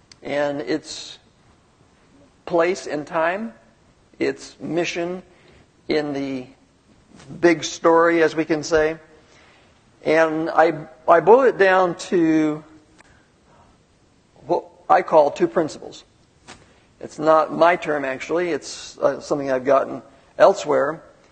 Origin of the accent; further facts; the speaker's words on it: Southeast, United States; moved away as an adult; also born or lived in Southern California; I was born in the Southeast and grew up in the Southeast. Lived there until I was almost 30, and then I went west, and I've been in the west ever since.